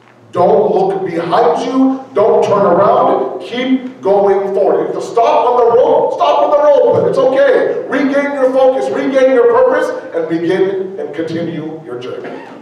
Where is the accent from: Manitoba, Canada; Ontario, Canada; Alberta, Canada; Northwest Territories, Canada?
Ontario, Canada; Toronto; The way you guys live right now is far more tougher than me growing up in Toronto.